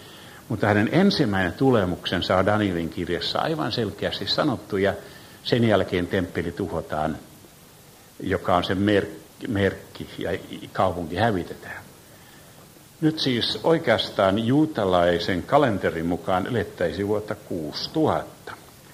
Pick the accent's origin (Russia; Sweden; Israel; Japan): Israel; kun hän huomasi, että olen Israelista